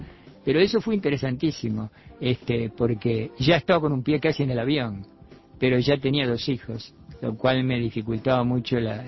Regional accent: Dolores, Soriano, Uruguay; born there; Yo nací en Dolores, en el departamento Soriano, pero nací accidentalmente en Dolores. Yo estuve allí, mis padres se trasladaron a Dolores porque mi padre trabajaba en Vudú, que era una distribuidora de vinos.

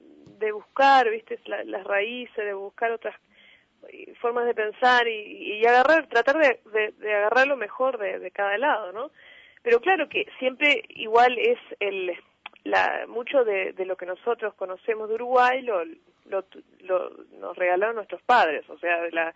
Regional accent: Stockholm, Stockholm County, Sweden; me crié en Suecia, en Estocolmo, la capital, pero por suerte tuve mucho contacto con mis raíces, vamos a decir. Siempre, por ejemplo, mis padres siempre me hablaron en español, en casa, siempre era español.

